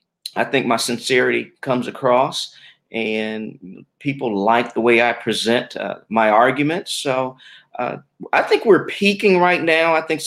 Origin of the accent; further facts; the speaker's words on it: Detroit, Michigan, United States; Well, I was born in Detroit, Michigan, native there, middle class background.